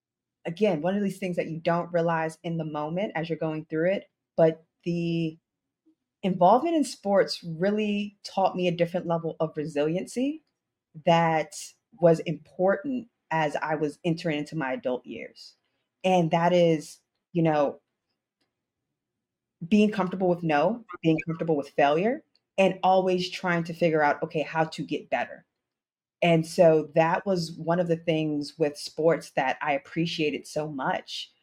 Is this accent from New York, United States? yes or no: no; Detroit, Michigan, United States; And that is one of the things that I always say I will accredit to growing up in Detroit